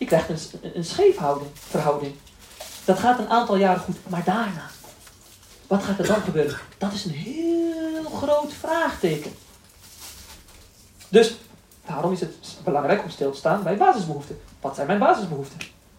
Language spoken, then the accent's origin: Dutch; Morocco; Ik ben Marokkaans, oké?